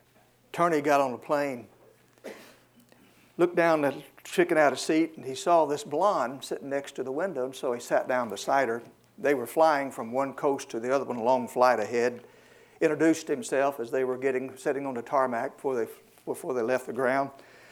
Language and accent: English; Arkansas, United States; you know, I was born and raised in Arkansas. We considered Texas one of our border states.